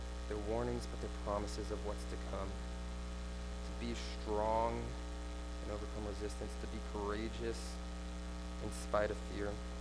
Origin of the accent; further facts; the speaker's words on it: Houston, Texas, United States; I'm from Houston. I love the Astros.